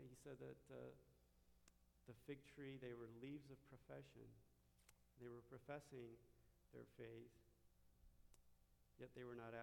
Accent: Loma Linda, California, United States; born there; I was born in Loma Linda.

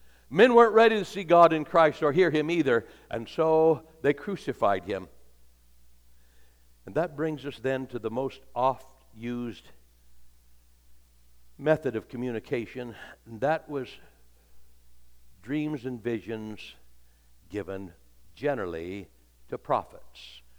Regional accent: Idaho, United States; I'm from Idaho and I want the dumbest phone you've got.

